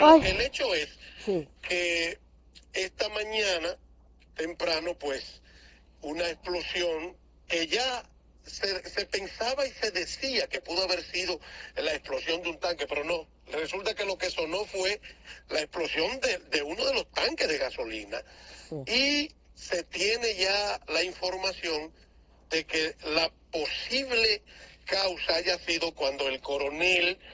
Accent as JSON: {"language": "Spanish", "town": "Sabaneta", "region": "Santiago Rodríguez", "country": "Dominican Republic", "tie": "born or raised there", "said": "Yo le estoy hablando, mi doña, de mi querido Sabaneta, de mi pueblo adorado."}